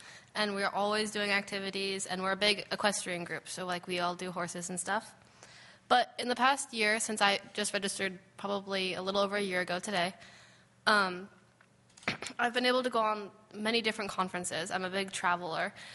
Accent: Anchor Point, Alaska, United States; I am from Anchor Point, Alaska, and I'm in House District 6.

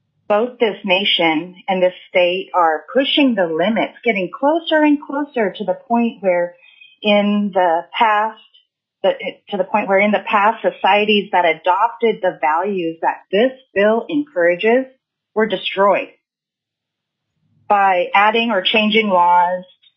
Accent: Anchorage, Alaska, United States; I'm calling from Anchorage. I represent myself. I'm a native born lifelong Alaskan female.

